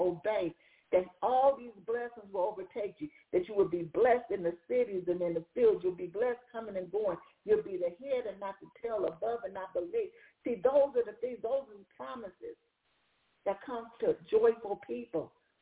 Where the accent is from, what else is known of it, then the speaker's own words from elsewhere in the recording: Compton, California, United States; I grew up in Compton, and I grew up in an era when by the time I got to high school, the crack epidemic had hit